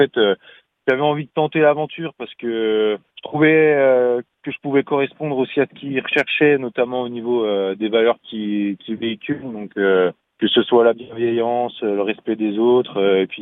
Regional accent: Chalon-sur-Saône, Bourgogne-Franche-Comté, France; C'est ça, ouais. Je viens de Chalon-sur-Saône.

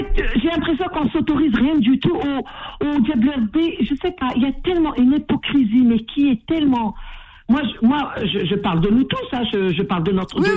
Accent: Algiers, Algiers Province, Algeria; Ben, tu sais que moi j'ai grandi à Alger avec un papa

